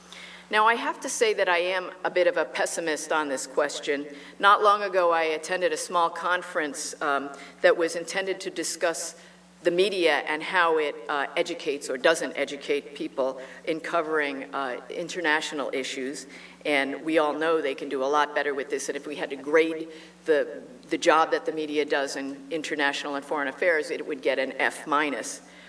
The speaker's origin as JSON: {"language": "English", "region": "New Jersey", "country": "United States", "tie": "born or raised there", "said": "I'm a second-generation Chinese-American. I was born and raised in the East Coast, actually in the much-maligned state of New Jersey."}